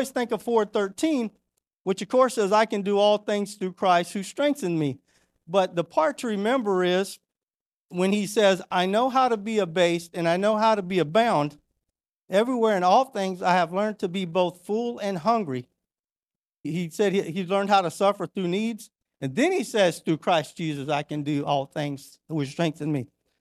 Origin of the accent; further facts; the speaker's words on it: Florida, United States; and knowing I was from Florida, we just had some things in common.